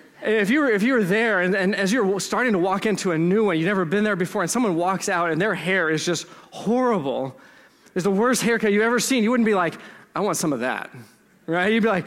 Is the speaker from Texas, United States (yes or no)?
yes; Texas, United States; I'm from Texas.